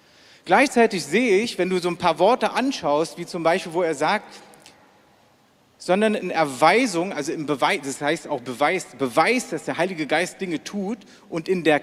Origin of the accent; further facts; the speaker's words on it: East Germany, Germany; Und ich komme ja so aus einem atheistischen Hintergrund, also bin ja ein echter Ossi, ne?